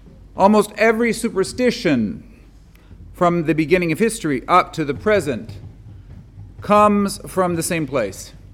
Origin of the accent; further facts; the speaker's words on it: Canada; I come from Canada. I've experienced this.